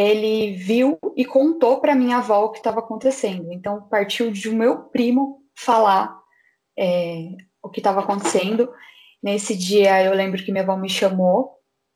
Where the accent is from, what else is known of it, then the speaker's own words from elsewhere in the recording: Campinas, São Paulo, Brazil; eu tenho 24 anos, sou do Brasil, no caso, né, de Campinas, interior de São Paulo.